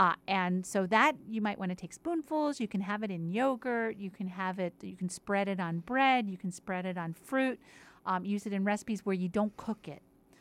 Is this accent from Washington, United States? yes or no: no; New York, United States; which a lot of Italian, you know, we're from New York, and they had Italian pastries.